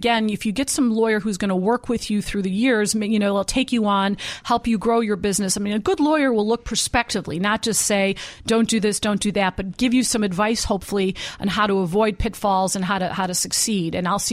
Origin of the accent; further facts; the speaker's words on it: Berwyn, Illinois, United States; I come from Berwyn.